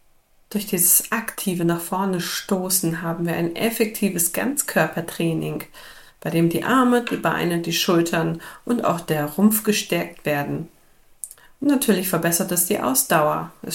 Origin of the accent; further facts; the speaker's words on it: Hanover, Lower Saxony, Germany; ich komme aus Norddeutschland. Die Norddeutschen würden jetzt wahrscheinlich meckern, Hannover gehört wahrscheinlich eher zu Mitteldeutschland.